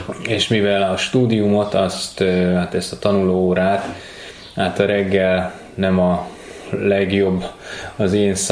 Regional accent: Siófok, Somogy, Hungary; also born or lived in Esztergom; Én Siófokon születtem, négyen vagyunk testvérek. Siófokon jártam iskolába, általános iskolába, aztán Esztergomba, a Ferences gimnáziumba, kollégiumba kerültem

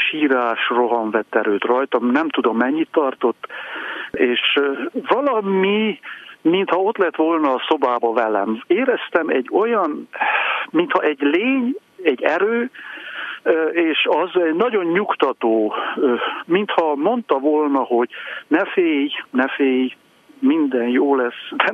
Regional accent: Lemhény, Covasna, Romania; also born or lived in Kézdivásárhely; Igen, a származásilag a magyar, mondjuk így, hogy a Kárpát-medencének a legkeletibb csücskében születtem, Kézdivásárhelyen, de Lemhényben, a 10 kilométerrel lévő fa

